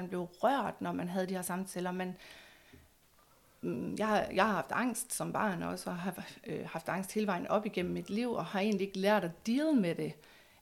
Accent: North Denmark Region, Denmark; Og jeg er født og opvokset i Nordjylland, hvor man kan sige, det mørke Nordjylland

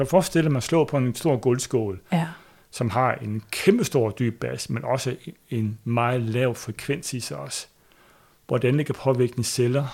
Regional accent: Jutland, Denmark; Jamen, jeg er en jyde, skulle du tænke

